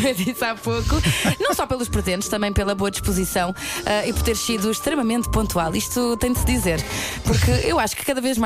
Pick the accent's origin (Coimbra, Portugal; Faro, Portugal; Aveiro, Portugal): Faro, Portugal; eu também sou de Faro